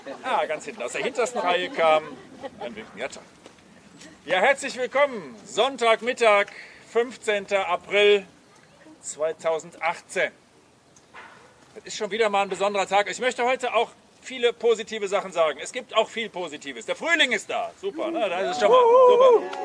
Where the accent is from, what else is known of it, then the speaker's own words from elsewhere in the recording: Aachen, North Rhine-Westphalia, Germany; Wir kommen aus Aachen, das ist 35 Kilometer Luftlinie, diese Richtung.